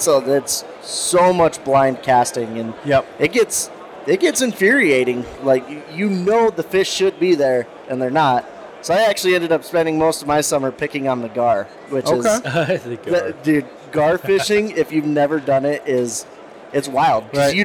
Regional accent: Denver, Colorado, United States; now in Tennessee, United States; So I'm actually Denver native as well.

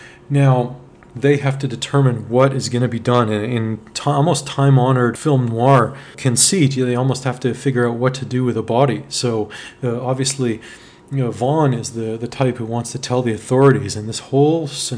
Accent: Toronto, Ontario, Canada; that we are from Toronto and we are Canadian

